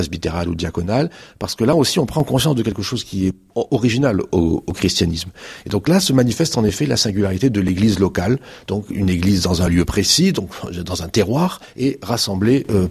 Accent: Marseille, Provence-Alpes-Côte d'Azur, France; j'aime beaucoup cette partie-là de la France, dont je ne suis pas originaire, je suis marseillais. Donc, au bord de la mer, mais sans connaître les marées.

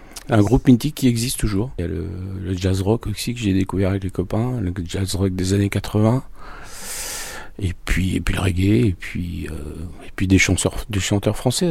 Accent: Normandy, France; j'ai passé 2 ans à Caen en tant qu'étudiant, où j'ai découvert la grande ville, puisque moi je viens de l'Orne

